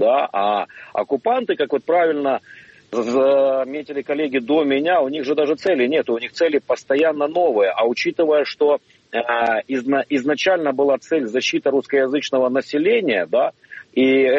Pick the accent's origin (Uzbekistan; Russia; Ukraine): Ukraine; Donetsk, Donetsk Oblast; moved away; also born or lived in Mariupol; Я дончанин, я вернусь еще и в Донецк, из которого я уехал в 2014 году, а из Мариуполя в 2022.